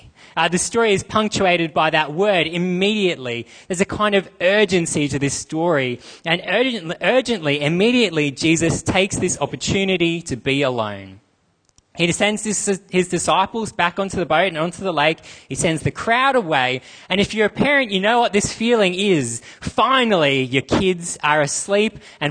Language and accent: English; Australia; Growing up in Australia, I don't think that we get just how ferocious and how untamable the sea was